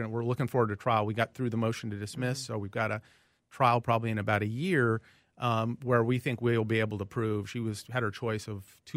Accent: North Dakota, United States; Yes, and I grew up in North Dakota, so this was the big city for me to come to, so I'm glad to be back.

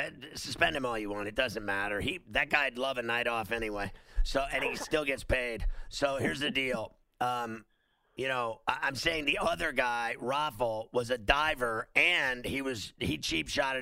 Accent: Pennsylvania, United States; and I love the state of Ohio because I'm from Pennsylvania and those are my neighbors.

